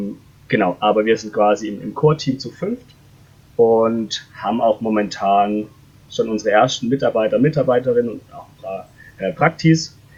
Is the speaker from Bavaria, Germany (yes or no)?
no; Baden-Württemberg, Germany; now in Konstanz, Germany; Deshalb sind wir auch beide an Bodensee gezogen. Ich komme eben aus dem Schwarzwald. Ich habe es dann noch näher an die Alpen gezogen.